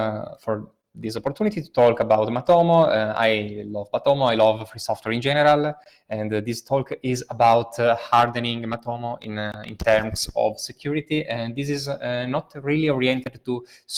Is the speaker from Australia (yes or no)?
no; Italy; And so I'm here from Italy because some months ago, the Italian Data Protection Authority said this interesting news that Google Analytics is now banned in the whole nation.